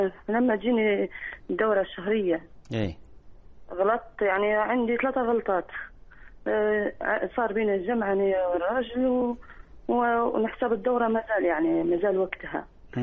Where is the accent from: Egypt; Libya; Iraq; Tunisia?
Libya; يقولوا السبت هذا عطلة عندنا في ليبيا